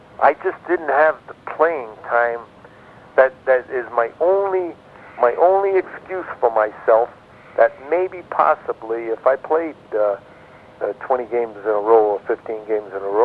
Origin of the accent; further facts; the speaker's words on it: Brooklyn, New York, United States; I consider myself one of the luckiest guys you can ever imagine to be a young, skinny little runt growing up in Brooklyn